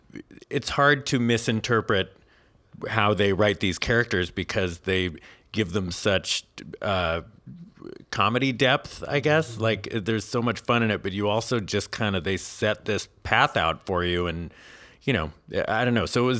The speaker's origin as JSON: {"language": "English", "country": "Ireland", "said": "A lot of people don't know this, but I am Irish as well. And so this was really fun because it gave me a chance to do my American accent."}